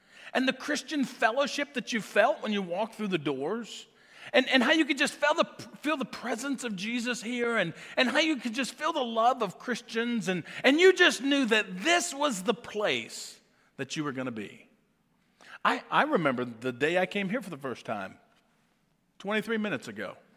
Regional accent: Kentucky, United States; And I remember just growing up in the South in Kentucky, and we knew church was important, but to go to church wasn't a part of our family's just activities.

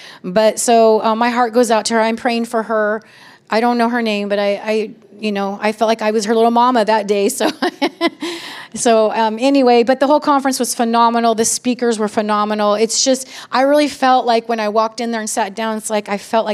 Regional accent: Stockton, California, United States; I'm from Stockton. I mean, come on. This is how we roll around here.

